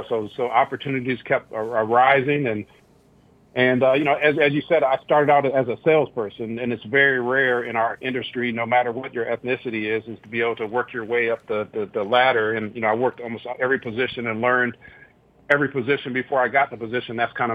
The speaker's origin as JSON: {"language": "English", "town": "Minneapolis", "region": "Minnesota", "country": "United States", "tie": "born or raised there", "said": "I was raised in Minneapolis. I went to one of the two 50-50 black high schools."}